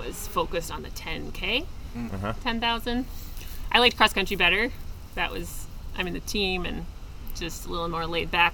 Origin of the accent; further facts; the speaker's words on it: Grinnell, Iowa, United States; That's funny. Grinnell, Iowa.